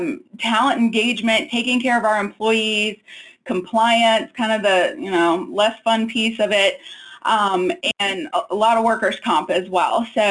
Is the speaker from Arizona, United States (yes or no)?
no; New Orleans, Louisiana, United States; I am originally from New Orleans. Spent a good bit of my childhood in New Orleans.